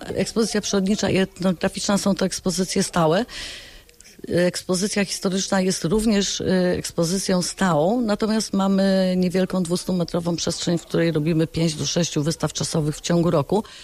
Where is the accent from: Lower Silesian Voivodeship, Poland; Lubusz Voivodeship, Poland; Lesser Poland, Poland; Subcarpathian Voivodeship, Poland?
Lubusz Voivodeship, Poland; Gorzów Wielkopolski; ja jako rodowita gorzowianka i moje pokolenie